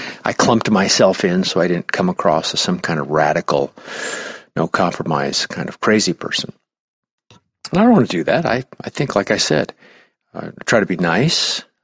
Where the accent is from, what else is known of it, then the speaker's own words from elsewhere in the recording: Nebraska, United States; Of course, I know that I'm speaking poorly, but I'm from Nebraska